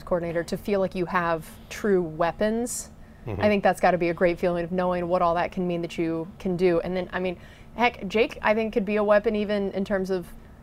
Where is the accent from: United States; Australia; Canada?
United States; Texas; We didn't have flag football. I'm from Texas.